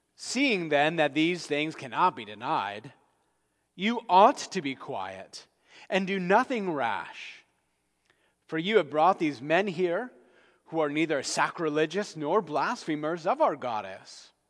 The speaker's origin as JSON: {"language": "English", "region": "New Jersey", "country": "United States", "tie": "born or raised there", "said": "Growing up in New Jersey, there are not many people that bow down or sacrifice to or prostrate before any kind of idol."}